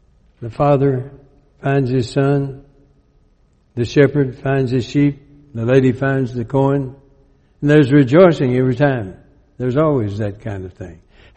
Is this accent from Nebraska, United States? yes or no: no; Alabama, United States; I came from Alabama.